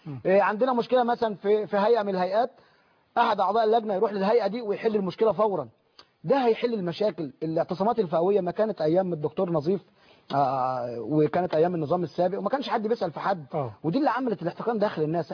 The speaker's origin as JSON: {"language": "Arabic", "country": "Egypt"}